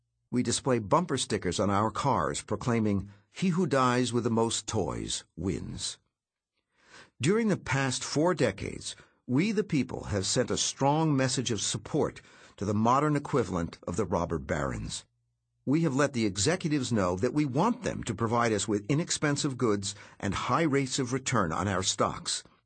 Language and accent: English; New Hampshire, United States; As a young man growing up in New Hampshire, my heroes, like those of everyone I knew, were people whose accomplishments made the world a better place for future generations.